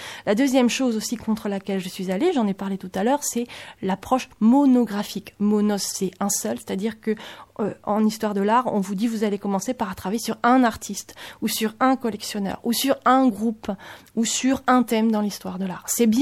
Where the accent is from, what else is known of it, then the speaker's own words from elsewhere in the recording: France; je travaille à Paris, je suis française, je lis mieux et je comprends mieux le français, je comprends l'allemand, l'anglais, l'italien, l'espagnol, le portugais à peu près